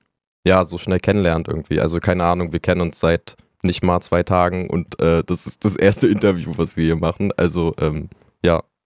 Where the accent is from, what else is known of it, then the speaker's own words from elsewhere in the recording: Demmin, Mecklenburg-Vorpommern, Germany; born there; Ich bin in Dermin geboren, aber das liegt halt bei Greifswald, also es ist ja sehr nah. Und ja, ich wohne eigentlich auf dem Dorf, also ich bin voll das Dorfkind.